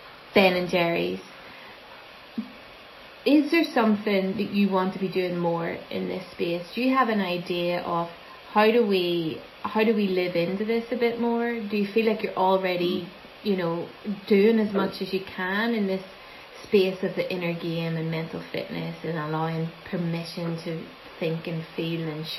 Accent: Ireland; I'm Irish, you know that.

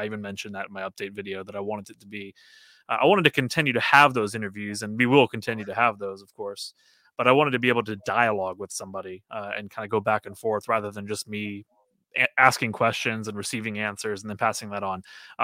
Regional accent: Houston, Texas, United States; I mean, I grew up in Metro Houston, so it's

